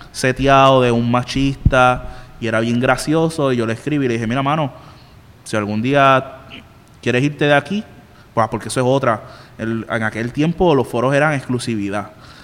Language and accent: Spanish; Camuy, Puerto Rico; yo soy de Camuy